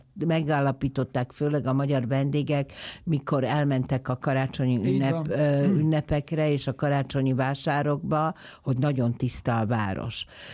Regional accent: Banská Bystrica, Banská Bystrica Region, Slovakia; a szülővárosom, amiről már beszéltünk, az Besztercebánya. Az egészen az egyetem végéig az volt a lehetőségem tanulni, tovább menni.

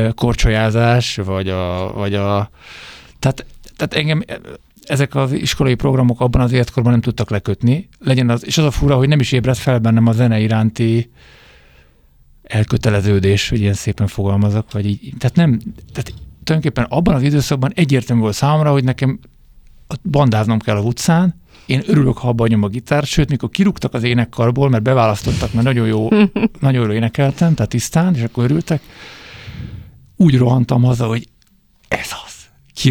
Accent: Budapest, Hungary; ahol én felnőttem, az Árpád-hídi lakótelep, az Angyalföldön, az egy ilyen, úgy kell elképzelni, hogy az a tele volt élettel.

